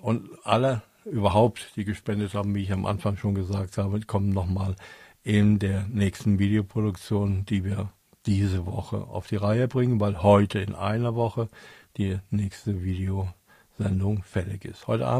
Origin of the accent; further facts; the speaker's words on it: Germany; Sind wir Deutsche wirklich so hässliche, aggressive, bösartige Menschen? Eigentlich nicht.